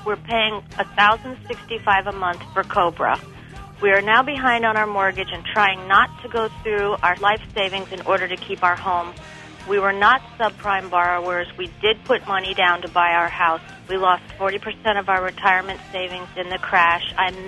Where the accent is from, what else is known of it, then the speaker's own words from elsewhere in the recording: Marlton, New Jersey, United States; I'm from Marlton, New Jersey.